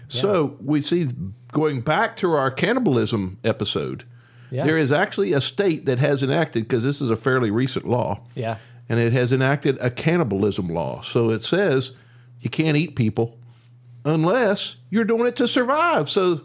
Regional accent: Huntington, West Virginia, United States; I led a simple life growing up in Huntington, West Virginia, and this is way beyond what I can cope with.

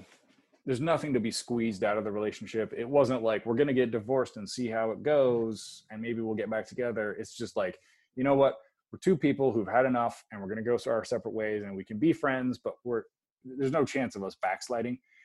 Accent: United States; Like I could digest Spanish culture better than I can digest American culture because I'm American.

